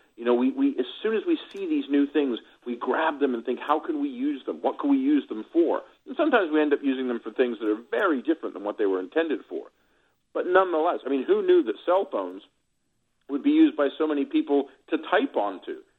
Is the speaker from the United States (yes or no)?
yes; Texas, United States; I grew up in Texas for a while as a kid, and I got a soft spot for almost anybody who's from Texas, you know?